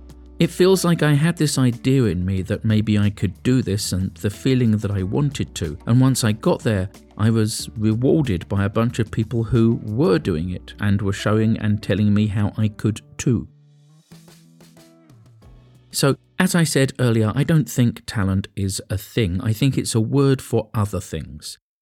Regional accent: Edmonton, London, United Kingdom; I'm from North London. All right, North East London, but still. Proud to say, I was born in London's stabbiest borough, and 55 years later it still holds that crown.

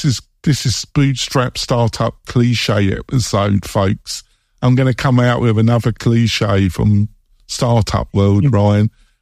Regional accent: England, United Kingdom; Obviously, I'm originally from England, so I'm just dire.

